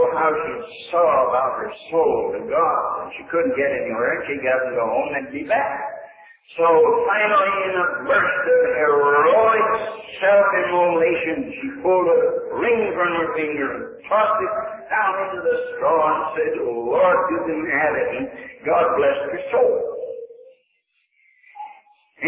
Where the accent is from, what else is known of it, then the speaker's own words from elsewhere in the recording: Pennsylvania, United States; born there; I called so many places home, I don't remember where home is, but I was born in Pennsylvania.